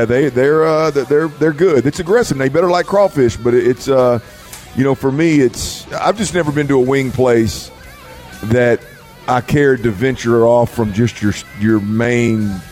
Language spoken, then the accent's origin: English; Baytown, Texas, United States; As I've said many a time, growing up in Baytown, I knew exactly what tahine was.